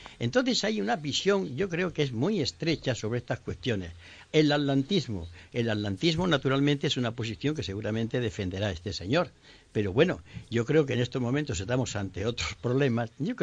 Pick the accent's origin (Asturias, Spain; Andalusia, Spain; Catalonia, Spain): Andalusia, Spain; born there; Por este orden cronológico, primero nací en Andalucía y después me hice comunista.